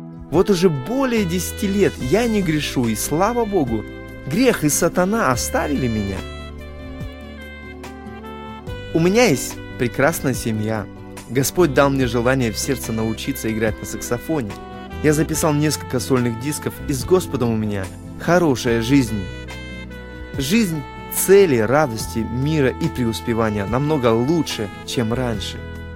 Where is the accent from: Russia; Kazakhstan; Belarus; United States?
Kazakhstan; Tselinograd, Astana; born there; Я родился в Целинограде, в нынешней столице Астане.